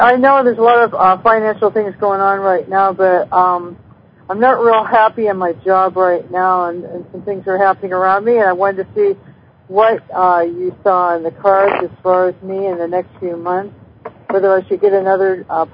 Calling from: Las Vegas, Nevada, United States; Las Vegas.

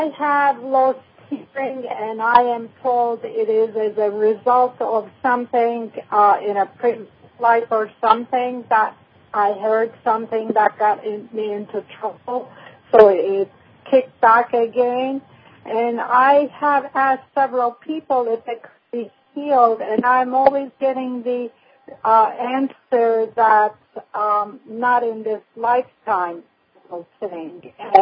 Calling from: Chattanooga, Tennessee, United States; Yes, I'm calling from Chattanooga.

